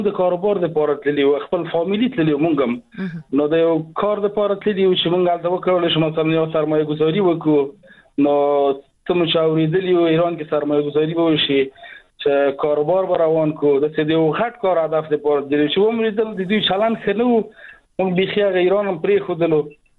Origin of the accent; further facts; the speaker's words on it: Afghanistan; now in Iran; پوهېدو چې مونږ د افغانستان وګړي یو، مونږ ته به په 3 افغانۍ حسابولو